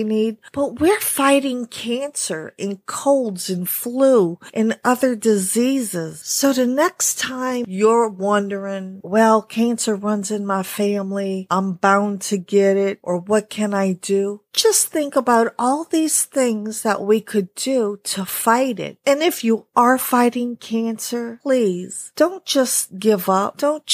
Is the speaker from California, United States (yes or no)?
no; Louisiana, United States; I grew up in Louisiana. I grew up as a little girl eating bland food because that's how my mother cooked it.